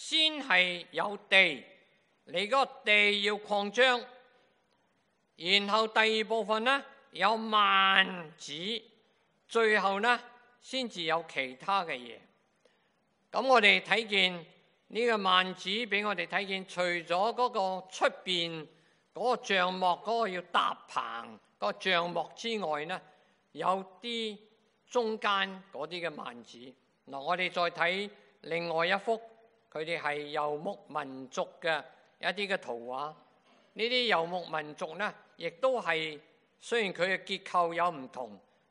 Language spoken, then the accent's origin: Chinese; Guangdong, China; 我们广东人，我们不懂北方人那些的生活习惯，讲话的时候沟通上有问题